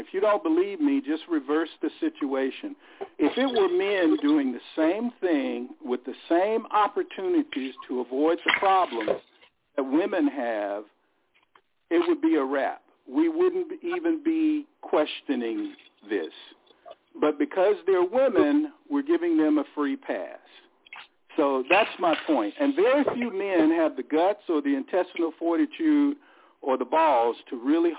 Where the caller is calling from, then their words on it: West Coast, United States; from the West Coast.